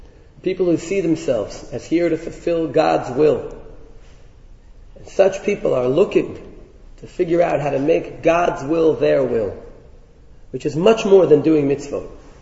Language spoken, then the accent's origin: English; Brooklyn, New York, United States; I remember growing up in Brooklyn, going one night to a local shtiebel for Maariv.